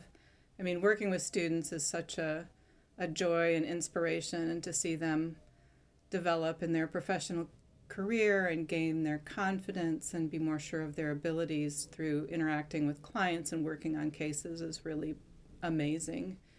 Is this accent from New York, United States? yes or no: no; Michigan, United States; I went to the University of Michigan in Ann Arbor. I grew up in Michigan